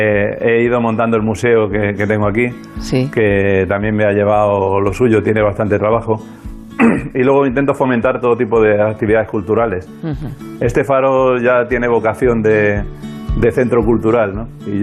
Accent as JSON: {"language": "Spanish", "town": "Málaga", "region": "Andalusia", "country": "Spain", "tie": "born or raised there", "also_born_or_lived": "Madrid", "said": "yo soy de Madrid, pero realmente nací en Madrid, porque mis padres vivían en Málaga, se fueron a tener al niño en Madrid, que estaba la familia, y se volvieron a Málaga, y yo nací realmente debajo de la farola de Málaga"}